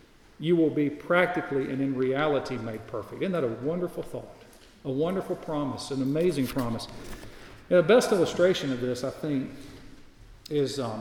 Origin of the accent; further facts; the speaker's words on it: Alabama, United States; born there; I don't mean I'm born a Christian because I was born in Alabama.